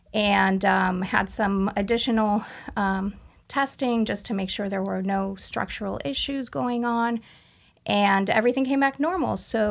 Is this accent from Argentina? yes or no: yes; Argentina; English is a second language; also born or lived in Canada; So I am originally from Argentina.